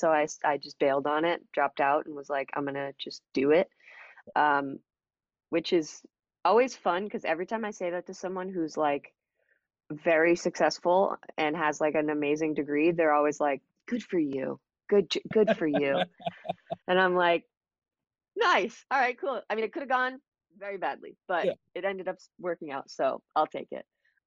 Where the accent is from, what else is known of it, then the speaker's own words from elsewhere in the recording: Florida, United States; No, I grew up mostly in South Florida, and I was there sort of after high school.